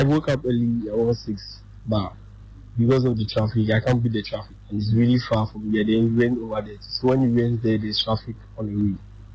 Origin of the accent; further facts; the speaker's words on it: Dodowa, Greater Accra, Ghana; But like, I'm from far place, I'm from Dodowa, and then there's traffic on the ways.